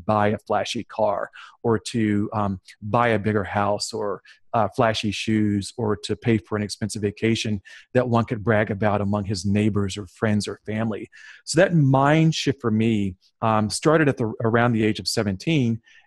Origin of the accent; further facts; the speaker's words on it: Lynchburg, Virginia, United States; And Lynchburg, Virginia was all that I knew because that was my hometown. And it's a very nice, bucolic, gentle place to live, but it was certainly not a place where I saw many people who looked like me become multimillionaires.